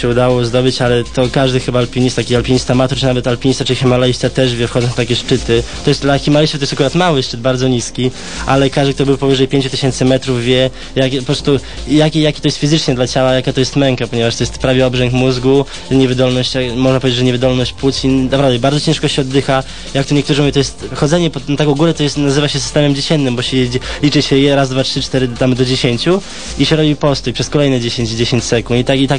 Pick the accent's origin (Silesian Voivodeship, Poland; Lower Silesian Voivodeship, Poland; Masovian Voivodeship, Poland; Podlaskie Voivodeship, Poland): Podlaskie Voivodeship, Poland; Białystok; że jestem z Białegostoku